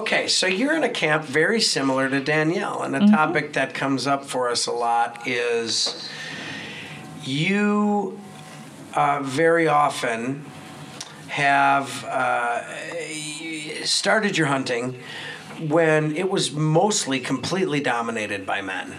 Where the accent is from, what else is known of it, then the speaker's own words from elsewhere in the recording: Wisconsin, United States; We were raised in Wisco, and we love talking about the outdoors